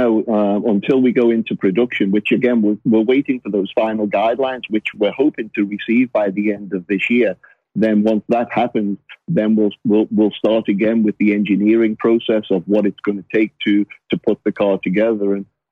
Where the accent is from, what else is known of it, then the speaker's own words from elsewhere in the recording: England, United Kingdom; moved away as an adult; now in United States; I'm an English car mechanic that specialized in English and French cars, and DeLorean is essentially an English and French car. So when I came to America, it seemed like the logical path to follow.